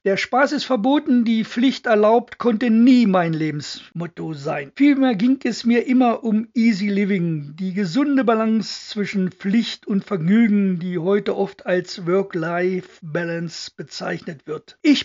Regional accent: Clausthal-Zellerfeld, Lower Saxony, Germany; born there; Als Erstklässler in meiner Geburtsstadt Clausthal-Zellerfeld

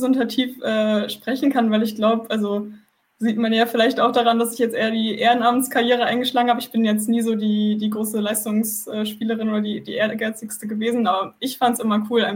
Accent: Lübeck, Schleswig-Holstein, Germany; also born or lived in Kiel; also jetzt wohne ich ja sogar in der Nähe des Vereins, aber ich komme ja ursprünglich aus Lübeck und habe dann in Kiel gewohnt

